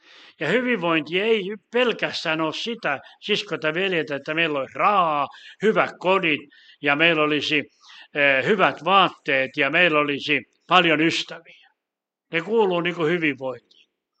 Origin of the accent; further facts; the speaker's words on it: Laihia, Ostrobothnia, Finland; Meille pohjalaisellekin, mä tuun Laihialta ja me ollaan paljon kovia juntteja.